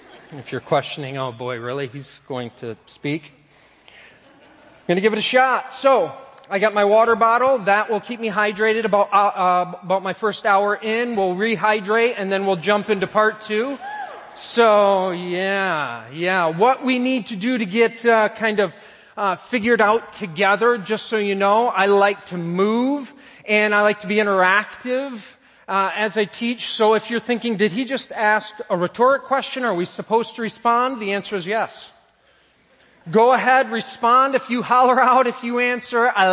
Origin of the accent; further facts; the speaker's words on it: Hudsonville, Michigan, United States; So my wife, Sarah, and myself, I grew up in Hudsonville. Graduated from Hudsonville High School a few long years ago.